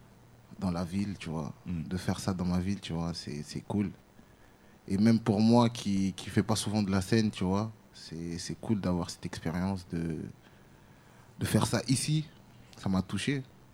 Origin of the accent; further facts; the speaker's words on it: Orléans, Centre-Val de Loire, France; also born or lived in Italy; En fait, je suis né là-bas. Je suis né en Italie. Et pendant mon enfance, j'ai déménagé en France pour les études de base.